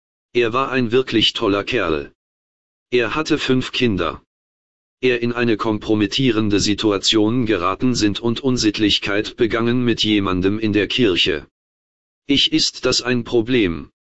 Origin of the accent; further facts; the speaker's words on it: United States; German is a second language; aber als Amerikaner haben wir sogar die Vorstellung von Corporateness